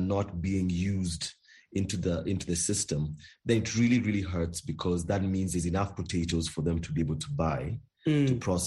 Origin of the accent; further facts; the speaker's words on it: Kenya; I was born and raised in Kenya